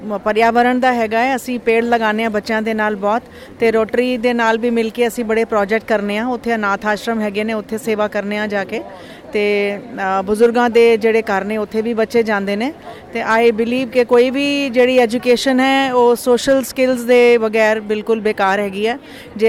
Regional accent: Ghaziabad, Uttar Pradesh, India; ਮੈਂ ਗਾਜ਼ੀਆਬਾਦ ਤੋਂ ਆਈ ਹਾਂ।

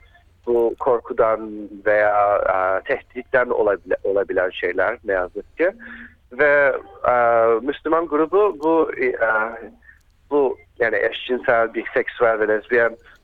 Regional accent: Istanbul, Turkey; also born or lived in Side; Side'de doğdum ve İstanbul'da ilkokulu bitirdim. Uzun zamandır pek Türkçe konuşmuyorum.

